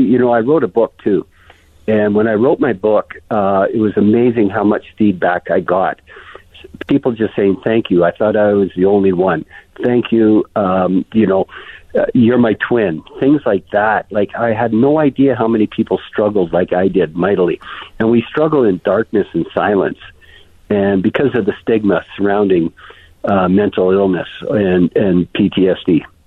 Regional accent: Canada; you know, I'm Canadian

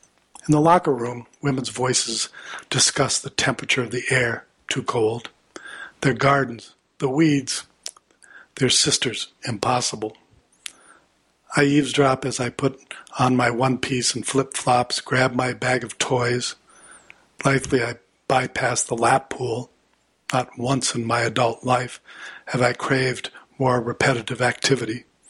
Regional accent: Alabama, United States; I grew up in Alabama, and I thought I defected to punk rock as a teenager.

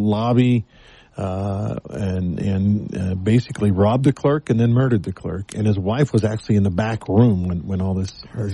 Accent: Texas, United States; I grew up in Texas. Guns were not a big deal.

